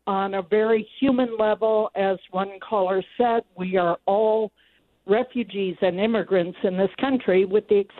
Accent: Minnesota, United States; On a very personal level, I'm also from Minnesota.

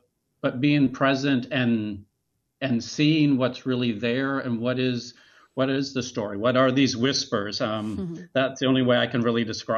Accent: Bismarck, North Dakota, United States; I grew up in Bismarck for the most part

